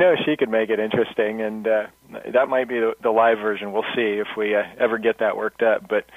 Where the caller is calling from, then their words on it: San Luis Obispo, California, United States; I'm calling from San Luis Obispo, California, which is about halfway between LA and San Francisco.